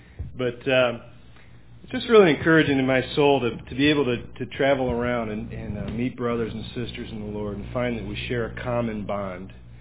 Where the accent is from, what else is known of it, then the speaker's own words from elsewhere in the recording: Cleveland, Ohio, United States; I'm from the Cleveland, Ohio area